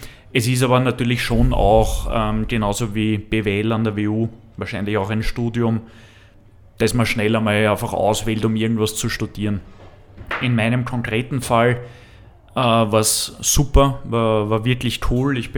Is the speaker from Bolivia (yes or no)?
no; Lower Austria, Austria; ich komme ja aus dem Machfeld ursprünglich im Osten Wiens in Niederösterreich.